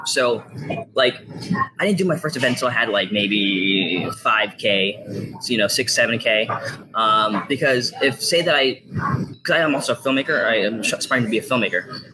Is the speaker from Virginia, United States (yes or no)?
yes; Virginia Beach, Virginia, United States; I'm from Virginia Beach, Virginia. And in 2012, I did my first internship in West Hollywood. And so when I went back home